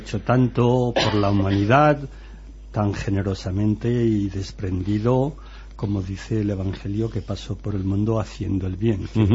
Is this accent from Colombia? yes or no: no; Villafranca, Navarre, Spain; accent: Ribera; moved away; also born or lived in United States; estuve en Estados Unidos 50 y tantos años, pero soy de la Ribera.